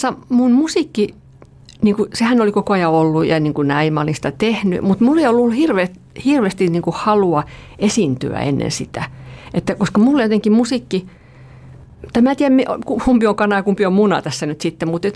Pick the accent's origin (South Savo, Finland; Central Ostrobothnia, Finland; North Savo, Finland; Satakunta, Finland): Central Ostrobothnia, Finland; Öja; born there; Mä synnyin siellä Öijässä, se oli se oma kunta silloin, kaikki sille mikä paikka se on, mutta se on siinä Kokkolan kupeessa saaristo siellä. Ja semmoinen aika perus luterilainen perhe